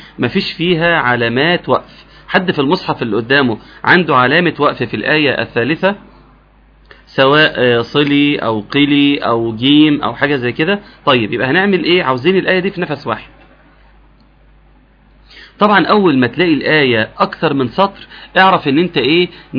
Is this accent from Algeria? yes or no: no; Egypt